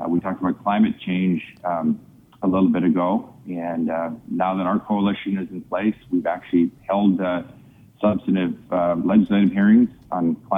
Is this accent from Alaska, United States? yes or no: yes; Alaska, United States; And I'm born and raised in Alaska, and I can tell you when I was a kid